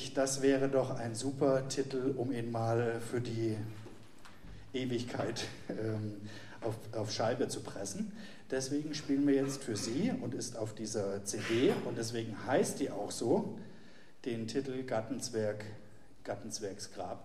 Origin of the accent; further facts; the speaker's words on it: Bavaria, Germany; Ich komme aus Mainfranken, das hatte ich gerade erwähnt